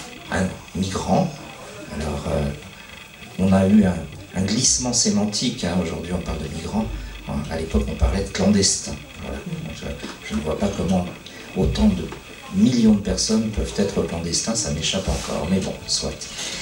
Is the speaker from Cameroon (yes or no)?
no; France; born there; Vous l'avez dit, je suis né en France.